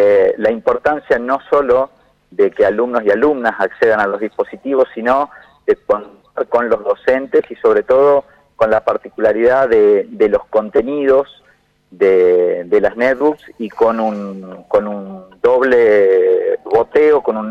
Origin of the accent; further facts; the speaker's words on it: Salta, Argentina; accent: Salta; Ustedes escucharán mi tonada, sí, y se darán cuenta que porteño no soy, yo vengo de esa Argentina profunda, yo soy de Salta.